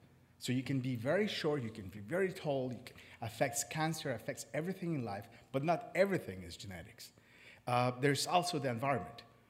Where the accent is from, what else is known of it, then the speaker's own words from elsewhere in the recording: Montreal, Quebec, Canada; I'm from Montreal. I did my PhD at McGill University. I've been at UCI for 12 years.